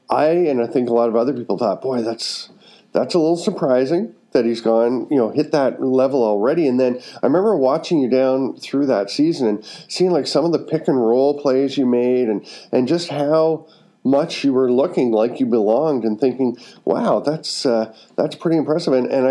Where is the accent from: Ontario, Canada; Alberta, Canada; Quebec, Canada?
Ontario, Canada; Peterborough; You looked like the guys that growing up in Peterborough, I saw a ton of lacrosse, a ton of guys who have been playing since they were three or four.